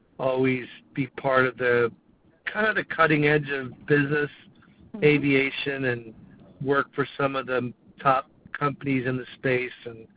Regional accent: Dublin, Leinster, Ireland; I grew up in Dublin, Ireland as a young boy.

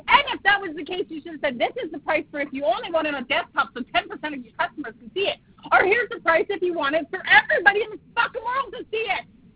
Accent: Canada; I'm Canadian

